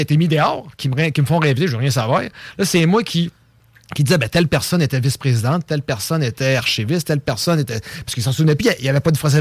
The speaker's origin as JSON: {"language": "French", "town": "Giffard", "region": "Quebec", "country": "Canada", "said": "Je viens de Giffard"}